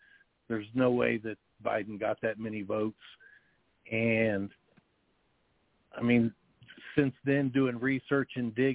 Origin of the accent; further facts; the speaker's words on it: Dayton, Ohio, United States; basically, I'm born and raised in Dayton, Ohio. Lived here all my life